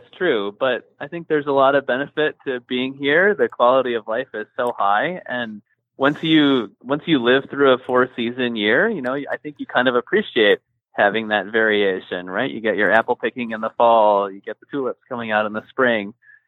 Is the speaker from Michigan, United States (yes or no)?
yes; Ann Arbor, Michigan, United States; also born or lived in Boston; Yeah, I am from Michigan. I grew up here in Ann Arbor.